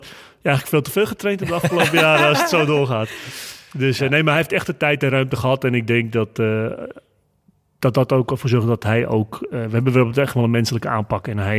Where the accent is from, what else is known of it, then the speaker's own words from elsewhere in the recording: North Holland, Netherlands; En ik kom uit het Noord-Hollandse. En de Calvinistische inslag.